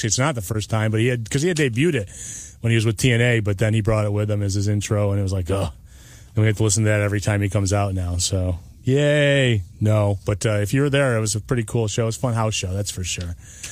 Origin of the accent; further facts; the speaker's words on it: Rochester, New York, United States; Now, listen, we're from Rochester, and I think that maybe people are going to be possibly watching the Buffalo Bills game